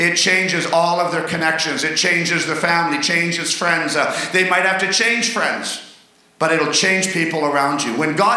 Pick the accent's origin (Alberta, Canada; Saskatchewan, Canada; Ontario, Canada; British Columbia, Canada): British Columbia, Canada; also born or lived in Bogota, Colombia / Peru / Ecuador / Mexico; I was born in Colombia, Bogota, South America. That's where I was born. I lived in Peru, Ecuador, Mexico, then Miami, Florida, California, and now here in BC. And I grew up most of my young years. We were in grade 6 when I moved back to British Columbia here.